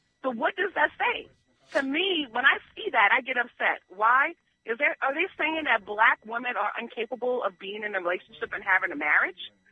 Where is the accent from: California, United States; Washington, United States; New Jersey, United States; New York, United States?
New York, United States; To me, growing up in New York, that's not really interracial.